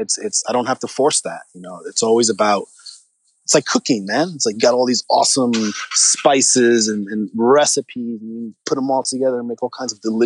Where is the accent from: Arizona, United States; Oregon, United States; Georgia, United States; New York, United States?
New York, United States; New York City; I'm from New York. I'm New Yorker. I'm from Spanish Harlem.